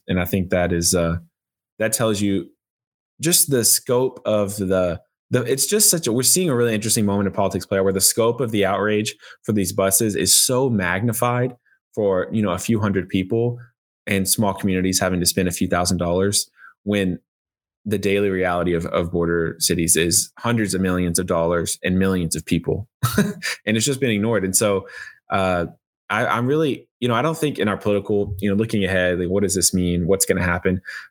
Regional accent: Texas, United States; it's giving a lot of northern cities a taste of, you know, my home state, Texas, the kind of issues that have to be grappled with every day.

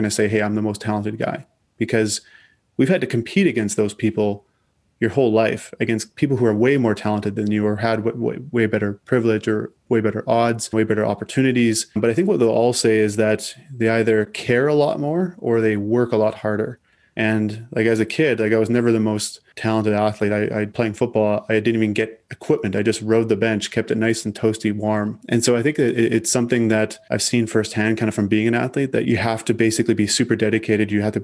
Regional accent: Saskatchewan, Canada; I grew up in Southern Saskatchewan in a small community just south of Saskatoon.

